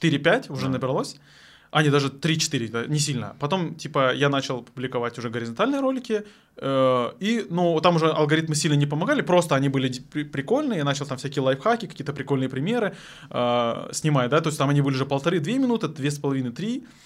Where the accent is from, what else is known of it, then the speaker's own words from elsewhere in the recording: Armyansk, Crimea, Ukraine; Я вообще с Крыма. Я родился в Крыму. Вот. На северном городе, короче. В северном городе Крыма. Короче, Армянск называется. Это город между Херсонской и Крымской областями. Прям на перешейке.